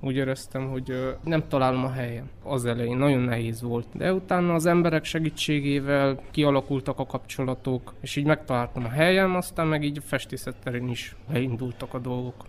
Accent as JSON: {"language": "Hungarian", "town": "Târgu Mureș", "region": "Mureș County", "country": "Romania", "tie": "born or raised there", "said": "Marosvásárhelyen születtem, 1992-ben. Ott végeztem a gimnáziumot, és utána pedig a Marosvásárhelyi Művészeti Liceumba végeztem festészet szakon."}